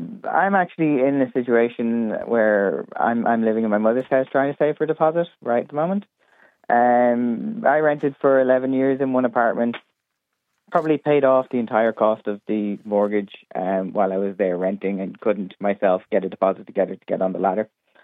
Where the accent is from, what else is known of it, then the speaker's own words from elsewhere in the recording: Dublin, Leinster, Ireland; I'm from South County Dublin.